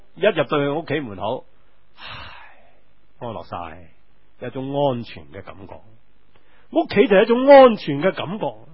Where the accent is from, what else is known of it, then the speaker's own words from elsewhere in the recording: Hong Kong; 這個就是我們香港人的寫照